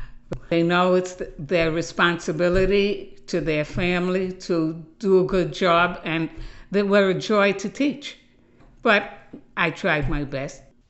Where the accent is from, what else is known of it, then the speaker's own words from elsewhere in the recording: Brooklyn, New York, United States; born there; also born or lived in Queens; I was born in Brooklyn, New York. I lived in Queens most of my life, went to college in Brooklyn, and taught school for about 35 years.